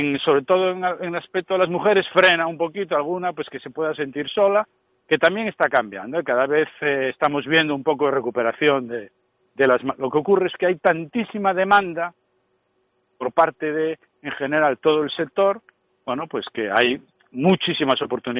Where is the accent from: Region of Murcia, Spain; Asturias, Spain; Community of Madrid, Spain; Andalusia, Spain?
Asturias, Spain; Oviedo; born there; now in Galicia, Spain; Yo, oye, como que soy gallego de adopción, porque nací en Oviedo, que me siento tan gallego como el demás